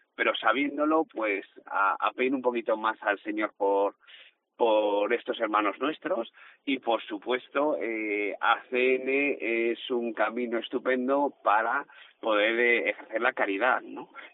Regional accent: Madrid, Community of Madrid, Spain; moved away; yo soy un madrileño que mañana voy a hacer 20 años en Galicia.

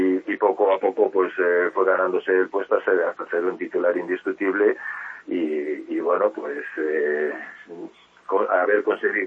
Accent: Vigo, Galicia, Spain; yo soy de Vigo, vivo aquí en Vigo, he sido entrenador, jugador del Celta, entrenador del Celta B

